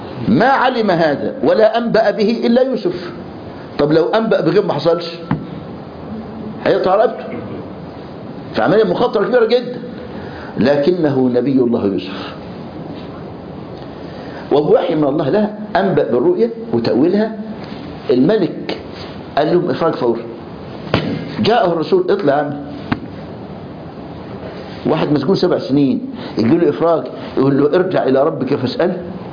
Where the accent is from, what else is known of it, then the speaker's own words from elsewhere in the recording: Egypt; ولغاية النهاردة المعتقل عندنا في مصر يلبسوه جلابية بيضة